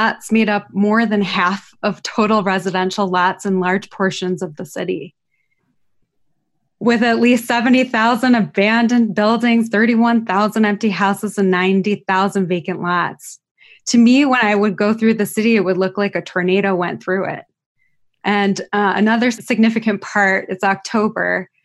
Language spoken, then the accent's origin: English; Detroit, Michigan, United States; So I am from Detroit, the Metro Detroit area. And growing up there, I witnessed vast urban decay from deindustrialization, crime, and other factors, as well as racial segregation.